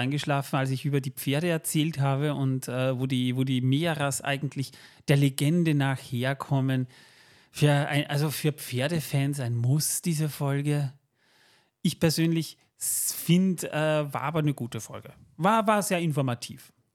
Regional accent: Austria; Ich bin Österreicher, ja. Ich spreche kein Deutsch.

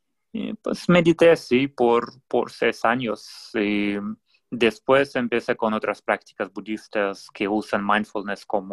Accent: Russia; Spanish is a second language; moved away; also born or lived in South Korea; de Rusia originalmente. Viví mucho tiempo en Corea y un día dejé todo

